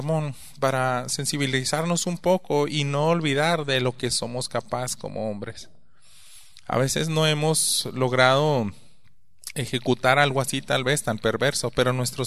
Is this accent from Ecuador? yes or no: no; Mexico; Nosotros somos mexicanos.